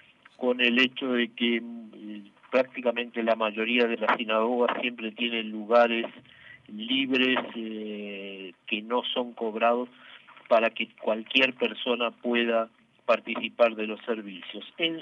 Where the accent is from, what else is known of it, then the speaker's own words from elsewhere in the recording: Brazil; Spanish is a second language; uno realmente se siente a veces incomodado como ciudadano brasileño